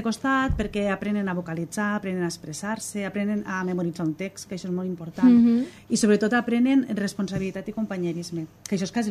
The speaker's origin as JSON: {"language": "Catalan", "town": "Viladecans", "region": "Catalonia", "country": "Spain", "said": "jo no sóc nascuda a Gandesa, jo sóc de Viladecans, de Barcelona, i allí estava en un grup de teatre que té una tradició de més de 70 anys"}